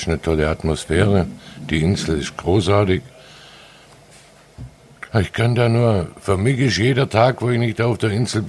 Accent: Baden-Württemberg, Germany; now in Sylt, Germany; Ich bin Schwabe.

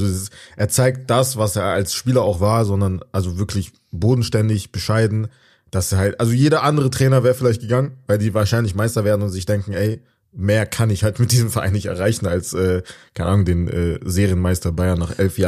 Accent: Tunisia; weil ich komme aus Tunesien

